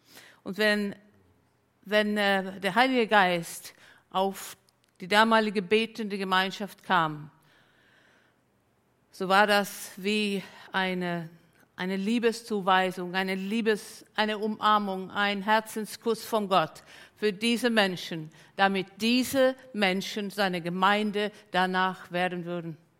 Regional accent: Finland; now in Hamburg, Germany; diene seit 30 Jahren in Leib Christi in Hamburg und davor war ich 15 Jahre in Finnland. Ich bin gebürtige Finnin, war ich in Finnland sozusagen Christ ohne Gemeinde

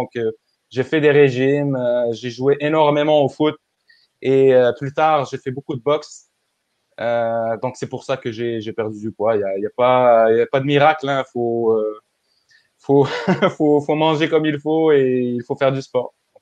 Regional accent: Morocco; en tant que Marocain

